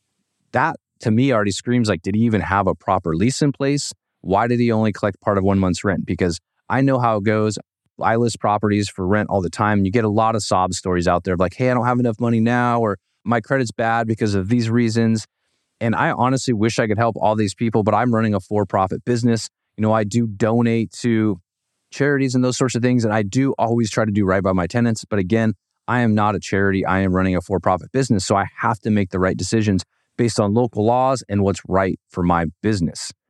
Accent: Washington, United States; because this one is in my home state of Washington.

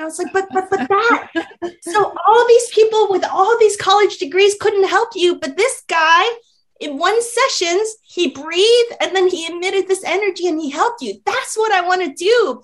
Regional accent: Hong Kong; I grew up in Hong Kong

